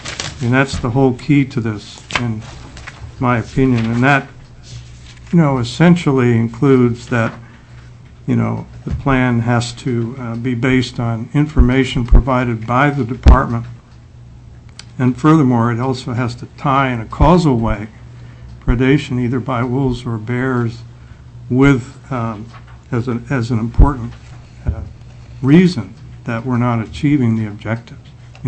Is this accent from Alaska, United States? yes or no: yes; Juneau, Alaska, United States; I'm from Juneau. I'm a 39-year resident.